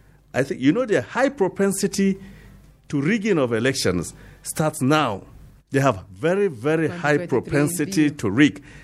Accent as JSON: {"language": "English", "country": "Nigeria", "said": "So the president, by right, as a Nigerian, I am asking, as a Nigerian, not representing anybody, but representing myself and my interest"}